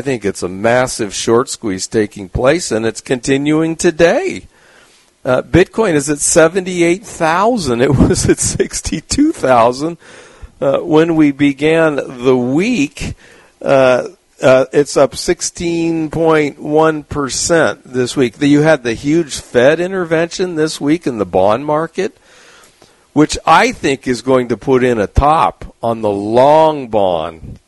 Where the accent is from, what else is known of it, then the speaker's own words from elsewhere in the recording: San Diego, California, United States; Yeah, well, I grew up in San Diego, which obviously is a very sunny place.